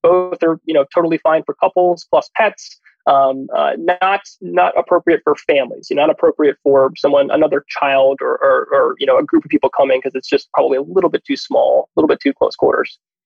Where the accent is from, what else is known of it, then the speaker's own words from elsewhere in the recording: East Coast, United States; Grace and I both living and being raised and growing up on the East Coast predominantly, our trip across the country, for me, was the first time I've ever been across the country.